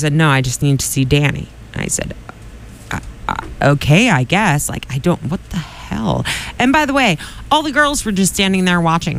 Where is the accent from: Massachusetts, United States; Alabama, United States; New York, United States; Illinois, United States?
Massachusetts, United States; Quincy; the reason that I noted this story is I grew up in Quincy